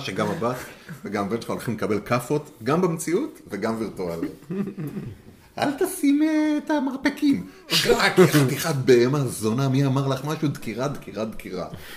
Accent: Rishon LeZion, Central District, Israel; לא, גדלנו בראשון

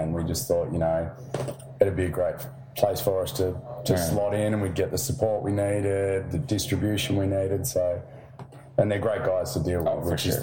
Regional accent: Tasmania, Australia; we're from Tasmania, which is pretty much as far as you can get from any sort of touring market.

